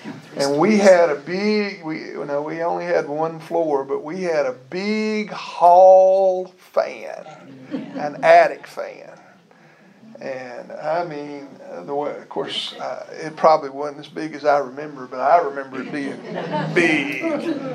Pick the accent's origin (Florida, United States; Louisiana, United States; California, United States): Louisiana, United States; growing up in South Louisiana, it was hot, so, muggy.